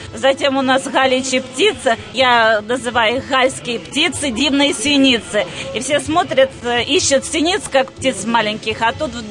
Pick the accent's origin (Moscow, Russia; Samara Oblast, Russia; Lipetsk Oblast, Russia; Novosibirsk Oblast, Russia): Lipetsk Oblast, Russia; Мы приехали из Липецкой области, сельского поселения.